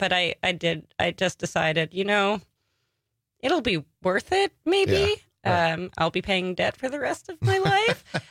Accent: Long Island, New York, United States; I'm from Long Island originally.

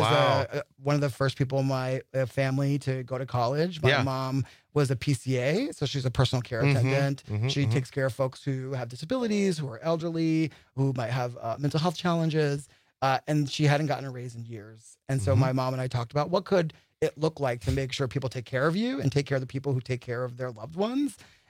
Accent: East Coast, United States; it wasn't this major city. I'm from the East Coast. That's how I thought.

